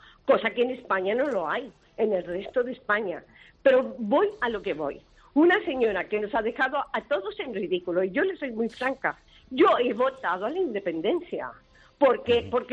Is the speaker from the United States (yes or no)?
yes; United States; now in Catalonia, Spain; Yo me siento catalana de adopción. Yo soy americana.